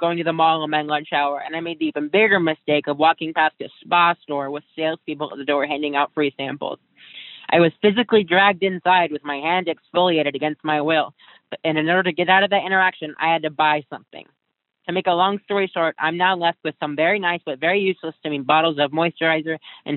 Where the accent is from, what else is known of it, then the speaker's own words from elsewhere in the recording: Salt Lake City, Utah, United States; I'm from Salt Lake City.